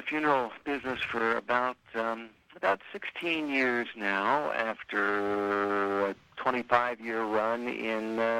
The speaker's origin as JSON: {"language": "English", "town": "Santa Maria", "region": "California", "country": "United States", "tie": "born or raised there", "said": "I came to work in Bakersfield, actually. I was born and raised in Santa Maria."}